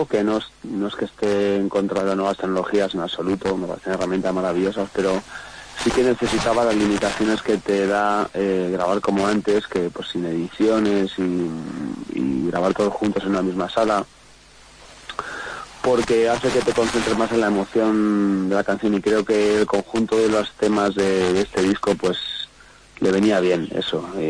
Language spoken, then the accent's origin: Spanish; Madrid, Community of Madrid, Spain; born or raised there